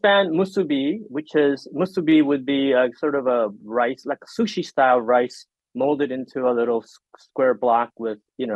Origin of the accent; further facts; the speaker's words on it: Hawaii, United States; also born or lived in Korea; I grew up in Hawaii and I was born in Korea.